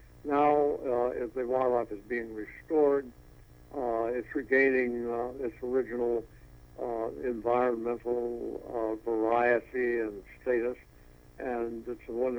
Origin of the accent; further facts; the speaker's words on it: Mobile, Alabama, United States; The one I've become involved with mostly in my hometown of Mobile is the Mobile Chinsaw Delta.